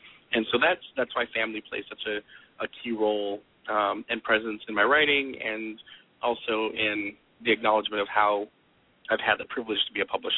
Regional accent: Duluth, Minnesota, United States; my mom's family co-founded my hometown of Duluth in northern Minnesota, which is now the fourth largest city in Minnesota. So that's where I was raised.

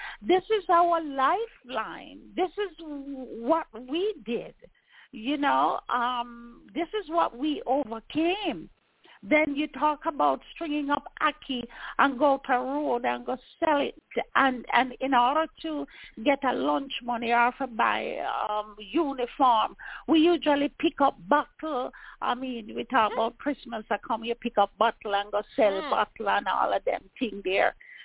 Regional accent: Jamaica; And that is because I'm a Jamaican.

